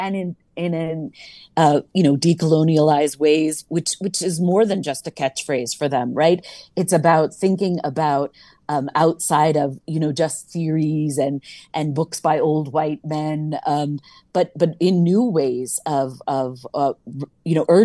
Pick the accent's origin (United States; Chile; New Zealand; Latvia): United States; And here I'm speaking, you know, loudly as an American on this, and I will continue